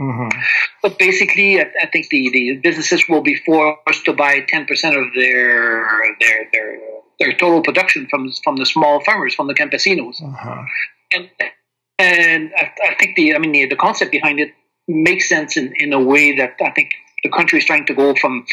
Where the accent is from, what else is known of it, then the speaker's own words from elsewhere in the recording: Quebec, Canada; now in Colombia; I'm in a Canadian or Quebecois now 3 years, or almost Caleño, as they would say here in Colombia. So I've been in Colombia since October 2013.